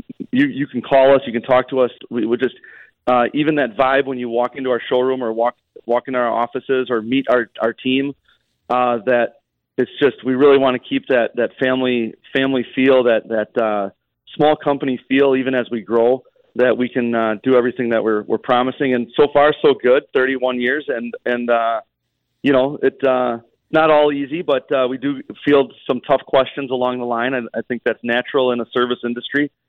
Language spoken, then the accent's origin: English; Oconomowoc, Wisconsin, United States; We, you know, Aaron and I were born and raised in Oconomowoc, so very much southeastern Wisconsin.